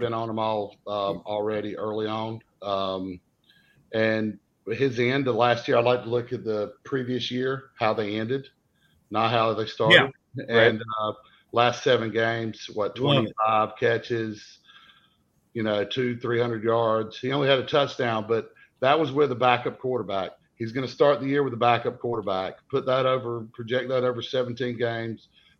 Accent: the Carolinas, United States; I'm from the Carolinas, but look, I much respect to Southern California.

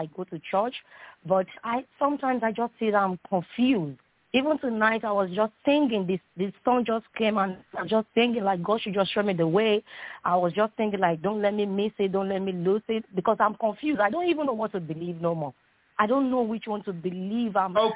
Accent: Nigeria; So I'm from Nigeria, and I'm actually battling with this currently.

